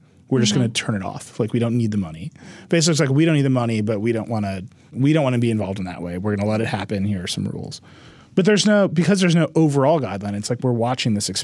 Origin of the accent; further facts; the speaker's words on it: United States; I'm American, for God's sake.